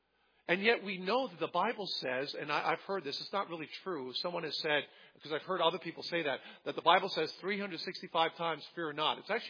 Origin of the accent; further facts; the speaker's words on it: New Jersey, United States; I grew up in New Jersey, and there was a TV show called The Money Maze.